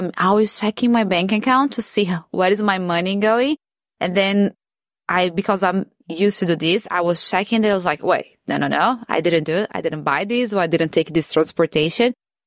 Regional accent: Brazil; now in Australia; as I said, I'm from Brazil and Brazil is known as being a dangerous country.

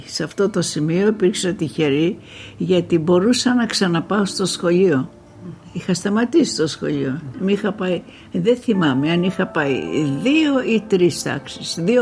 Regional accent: Aigio, Western Greece, Greece; born there; also born or lived in Patras; Στο Αίγιον, στη γραμμή κάτω, κοντά στο σταθμό. Έτσι το λέγανε την περιοχή μας.

